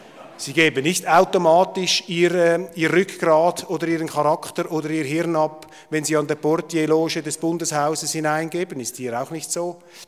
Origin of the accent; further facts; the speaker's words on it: Switzerland; ich bin Schweizer, nobody's perfect, ich schaue das von außen an.